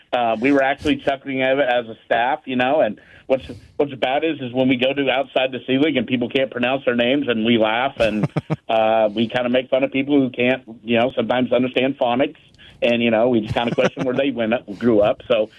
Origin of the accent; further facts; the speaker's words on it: Andale, Kansas, United States; to go from growing up in Andale, Kansas, you know, to Wichita.